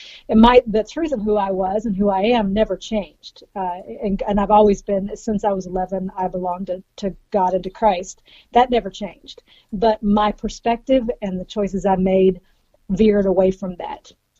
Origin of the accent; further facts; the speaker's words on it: Nashville, Tennessee, United States; I lived in the Bible Belt. I was raised in Nashville, right outside of Nashville, Tennessee.